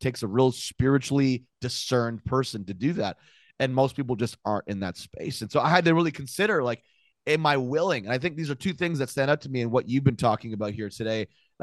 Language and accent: English; Canada; because as a Canadian man, I remember going to like Southern, like deep South churches.